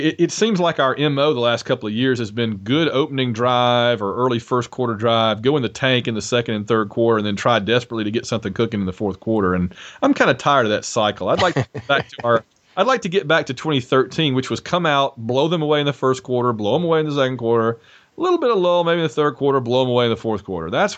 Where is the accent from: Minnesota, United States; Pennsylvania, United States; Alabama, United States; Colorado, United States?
Alabama, United States; Sylacauga; this player, who was a native of my hometown of Sylacauga, Alabama